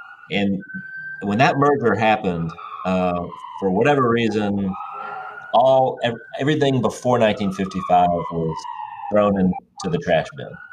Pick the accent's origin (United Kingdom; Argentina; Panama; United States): United States; Germantown, Tennessee; So I grew up on Cordes Road in Germantown